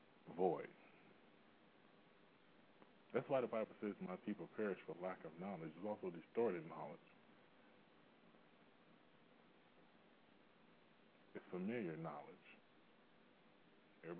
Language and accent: English; Detroit, Michigan, United States; I don't care if it's the Detroit Pistons. I'm from Detroit.